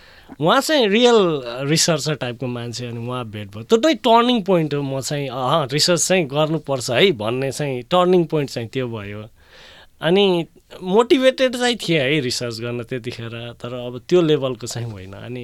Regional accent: Butwal, Lumbini Province, Nepal; also born or lived in Kapilvastu; मेरो घर चाहिँ बुटवल हो। म जन्मेको चाहिँ कपिलवस्तु, शिक्षा चाहिँ बुटवलमै स्कुलसम्म गरेँ अनि त्यसपछि प्लस टू काठमाडौँबाट गरेर अनि मेरो ब्याचलर चाहिँ पोखरा युनिभर्सिटी सेन्ट्रल कलेजबाट

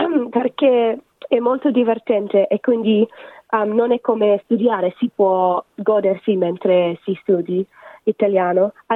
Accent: Australia; Sono australiana, quindi non sono abituata al freddo, sì.

